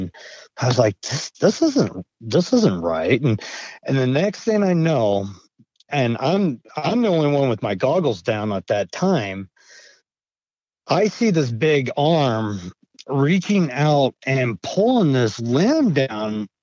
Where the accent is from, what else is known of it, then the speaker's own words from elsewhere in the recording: Idaho, United States; I grew up in Idaho. And, you know, I spent my summers in a town of Cascade and a town of Stanley, Idaho.